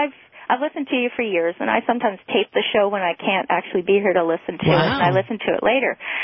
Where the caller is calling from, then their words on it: Windsor, Ontario, Canada; I'm calling from Windsor, across the river here.